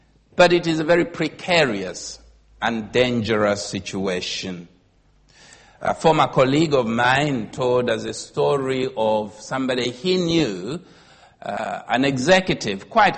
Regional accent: Zambia; Compared to my home country, I'm a Zambian.

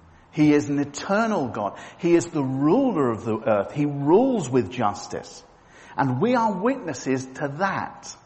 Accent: United Kingdom; We are very British, aren't we?

